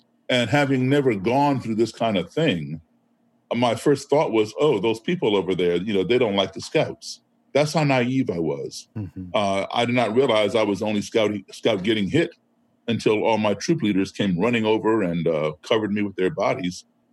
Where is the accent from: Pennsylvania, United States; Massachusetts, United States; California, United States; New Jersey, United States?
Massachusetts, United States; Boston; Every major city in this country, including nearby Boston, my hometown, Chicago, where I am right now, Washington, D.C., all burned to the ground